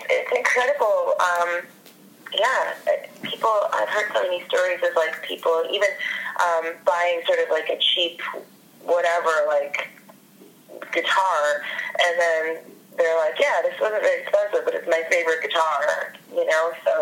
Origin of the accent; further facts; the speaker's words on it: Canada; now in United States; but we are both Canadian, and we met in Franklin, Tennessee.